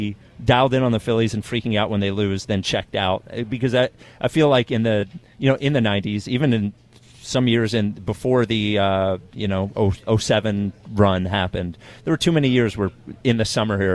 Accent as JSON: {"language": "English", "town": "Philadelphia", "region": "Pennsylvania", "country": "United States", "said": "as a Philadelphian, I am waiting for the bad thing to happen."}